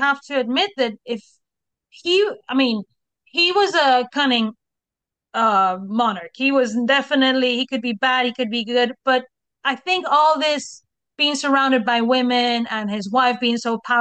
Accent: Spain; But I was raised in Spain. I can tell you it's a very Spanish mother thing.

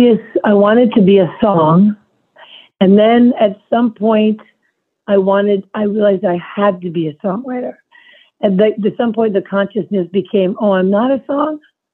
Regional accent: Manhattan, New York, United States; And again, you know, an apartment building. I grew up in Manhattan. I just related to them.

